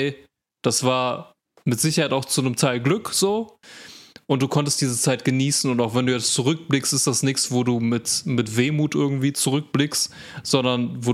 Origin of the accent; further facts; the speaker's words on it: North Rhine-Westphalia, Germany; Und ich komme ja auch aus der Ecke, also NRW ist ja jetzt nicht alles so weit auseinander.